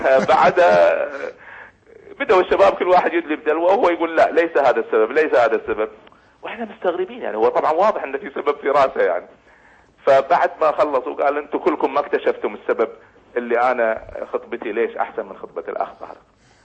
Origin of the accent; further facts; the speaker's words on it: Kuwait; سلمت عليك … من الكويت.